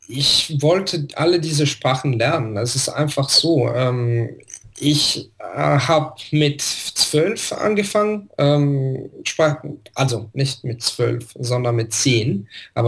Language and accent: German; Italy; die sind Italiener, ich bin auch Italiener